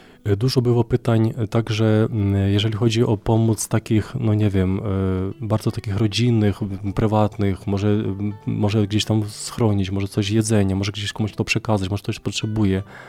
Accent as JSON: {"language": "Polish", "country": "Ukraine", "second_language": "Polish", "said": "bo jestem z Ukrainy, i to jest ta strefa duchowa."}